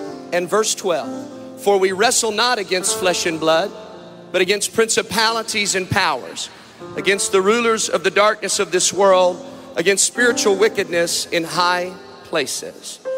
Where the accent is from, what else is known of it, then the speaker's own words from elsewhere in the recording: Netherlands; I pastored in the Netherlands for 5 years. I'm a missionary's kid. I was raised in the Netherlands.